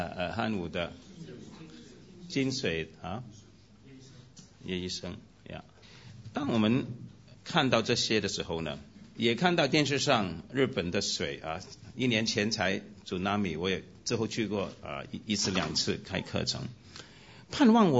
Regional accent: Hong Kong; 我从小唱这些诗歌的我们香港呢是喝这种奶水长大的

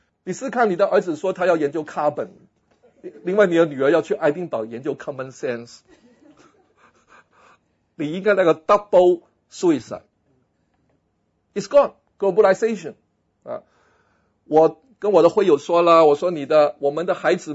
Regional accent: Guangdong, China; 而且呢，我们广东人说呢，你要出货的

